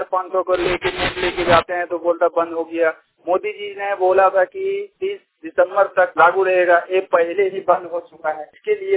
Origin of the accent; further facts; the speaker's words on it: Chanan Tand, Bihar, India; मैं बिहार के रहने वाले हैं … गांव चानन टाण है, पोस्ट डोमरी थाना सोना जिला जम्मू निवासी। मैं केरल में काम करने आता हूँ।